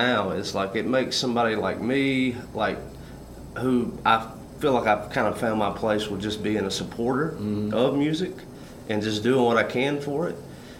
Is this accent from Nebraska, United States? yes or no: no; Tuscaloosa, Alabama, United States; we're from Tuscaloosa. You've heard of that.